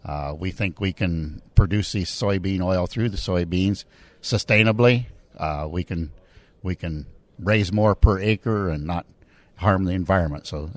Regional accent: Ohio, United States; I'm from Northwest Ohio, and I'm on the New Uses Committee of USB

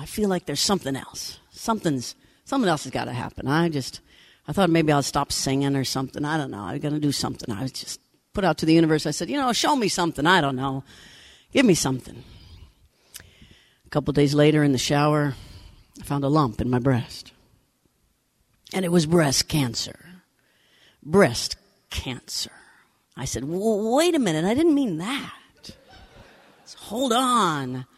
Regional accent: Leavenworth, Kansas, United States; born there; I was born in Leavenworth, Kansas, which is far from here, yeah? Right in the middle of everything.

